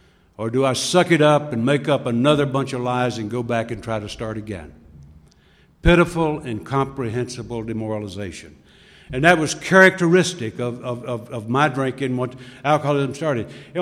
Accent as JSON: {"language": "English", "region": "North Carolina", "country": "United States", "tie": "born or raised there", "said": "when I grew up in Mayberry down in North Carolina."}